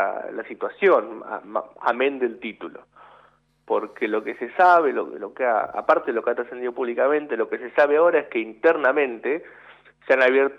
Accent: Lomas de Zamora, Buenos Aires Province, Argentina; Yo soy de Lomas de Zamora

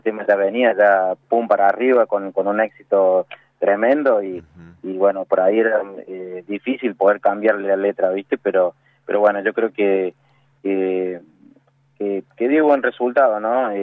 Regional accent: Córdoba, Argentina; como cordobés, esa raíz, digamos, que viene de tantos exponentes que hemos tenido aquí en Córdoba

